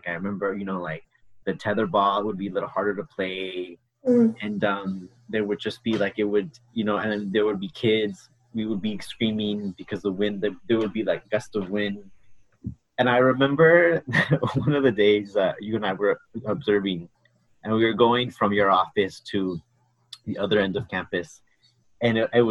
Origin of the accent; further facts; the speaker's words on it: Santa Ana, California, United States; so I grew up in Santa Ana, in Santa Ana, and, you know, it's, you know, the Santa Ana winds are real